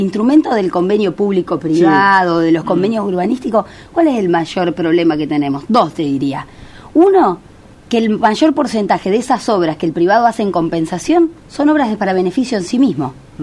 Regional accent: Santo Tomé, Santa Fe, Argentina; o Santo Tomé, digamos, la ciudad de donde vengo

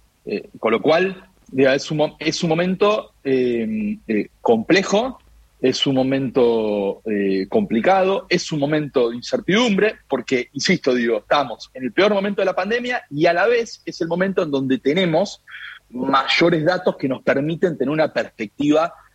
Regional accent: Lomas de Zamora, Buenos Aires Province, Argentina; soy de Lomas de Zamora, recorro permanentemente y hablo con los vecinos y con las vecinas.

